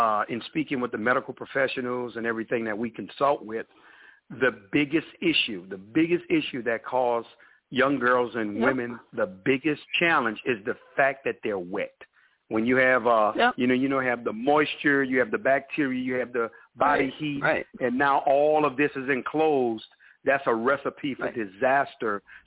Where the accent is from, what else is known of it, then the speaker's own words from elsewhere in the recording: New Orleans, Louisiana, United States; now in Atlanta, United States; So we are from New Orleans. Mm-hmm. We had to uproot. And, we migrated to Atlanta, Georgia.